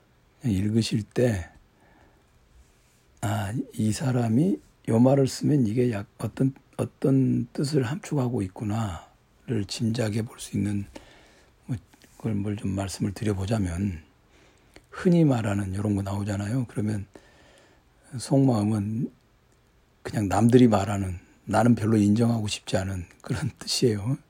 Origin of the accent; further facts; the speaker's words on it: South Korea; 어쩔 수 없이 저도 한국 사람이니까